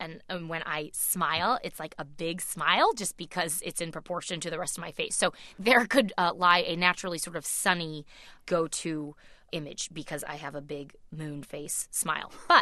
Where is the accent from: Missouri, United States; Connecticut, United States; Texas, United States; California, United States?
Missouri, United States; St. Louis; moved away as an adult; now in New York, United States; I grew up in St. Louis, and I moved to New York after college